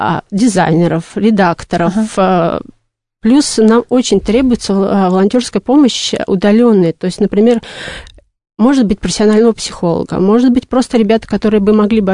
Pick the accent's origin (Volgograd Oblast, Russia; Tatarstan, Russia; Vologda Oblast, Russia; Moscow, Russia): Volgograd Oblast, Russia; Volgograd; нельзя поехать в свой город, я из Волгограда